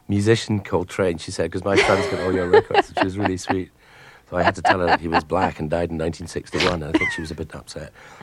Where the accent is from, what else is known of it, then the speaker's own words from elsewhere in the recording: Glasgow, Scotland, United Kingdom; I grew up in Glasgow in Scotland.